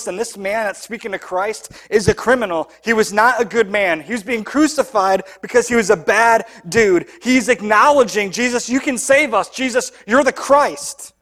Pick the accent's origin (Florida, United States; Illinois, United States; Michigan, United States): Michigan, United States; Hudsonville; I grew up in Hudsonville, still live there now.